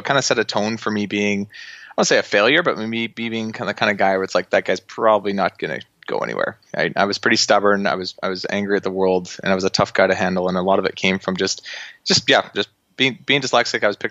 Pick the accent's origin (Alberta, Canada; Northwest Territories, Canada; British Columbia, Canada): British Columbia, Canada; Abbotsford; Yeah, so I'm Canadian, so you guys might hear that in my voice as we get chatting. But grew up in Vancouver, just outside of Vancouver, British Columbia, a place called Abbotsford.